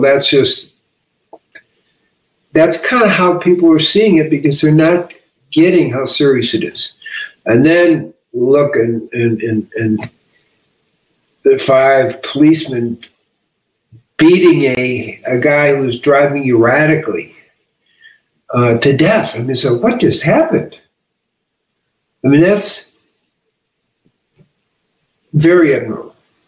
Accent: Chicago, Illinois, United States; Now, I'm from Chicago. I work for street gangs in the South Side

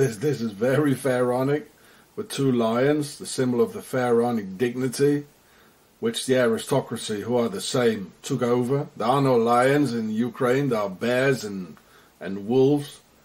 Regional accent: South Africa; now in Switzerland; I've been here in Switzerland, I'm a South African, I've been here in Switzerland for 17 years

